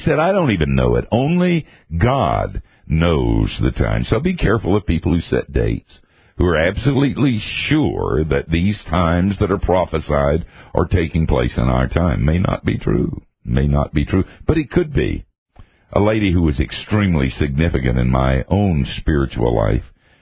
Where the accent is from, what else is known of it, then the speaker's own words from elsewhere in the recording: Asheville, North Carolina, United States; she'd look out over my hometown, Asheville, North Carolina